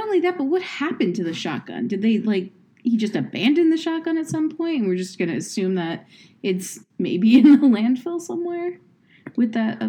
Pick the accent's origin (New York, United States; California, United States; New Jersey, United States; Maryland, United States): New Jersey, United States; I grew up in Cape May County, New Jersey. Yeah, I guess Cape May is coming up a lot right now.